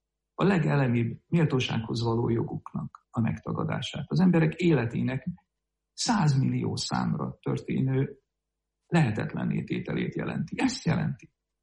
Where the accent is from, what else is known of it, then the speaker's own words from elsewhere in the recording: Budapest, Hungary; a Maros utca és nem tudom milyen utca sarkán lakik maga is, tehát mondjuk 300 méterre attól, ahol én felnőttem.